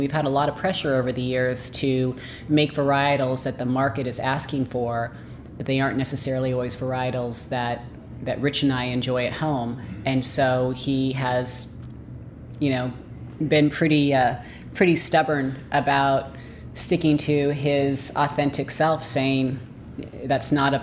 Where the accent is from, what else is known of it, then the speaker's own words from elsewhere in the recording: Calistoga, California, United States; I am. I'm a local girl. I grew up in Calistoga, just up the road.